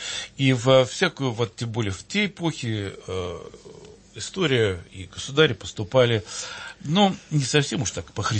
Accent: Moscow, Russia; Я из Москвы.

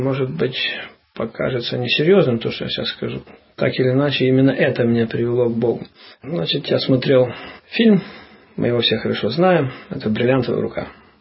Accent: Yerzhovo, Transnistria, Moldova; вот мое родное село, Ержово, то есть Рыбницкий район, это на севере Приднестровья.

